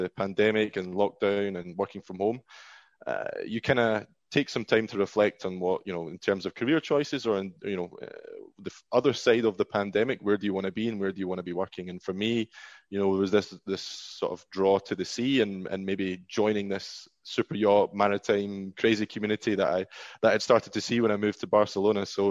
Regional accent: Scotland, United Kingdom; growing up in Scotland, I was always aware of ships and of boats.

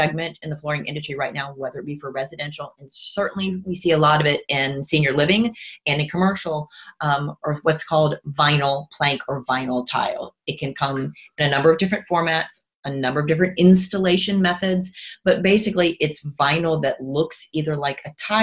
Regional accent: Tybee Island, Georgia, United States; now in Hilton Head, United States; I was born and raised on Tybee Island, so not far from here. I'm a true local.

